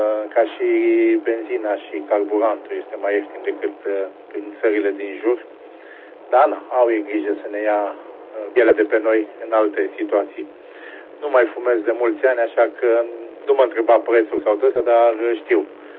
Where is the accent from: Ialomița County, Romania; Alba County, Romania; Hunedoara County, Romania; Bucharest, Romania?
Ialomița County, Romania; Fetești; eu deloc sunt din Fetești, Ialomita